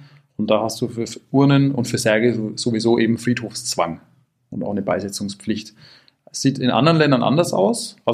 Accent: Unterfarnbach, Bavaria, Germany; das ist irgendwie so unser oder mein Bezugspunkt hier, Burgfarnbach, oder wir kommen aus Unterfarnbach

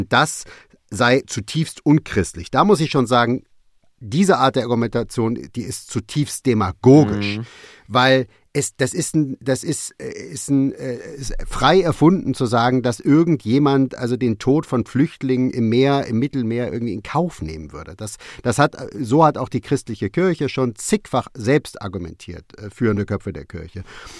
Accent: Hanover, Lower Saxony, Germany; born there; in meiner Geburtsstadt Hannover

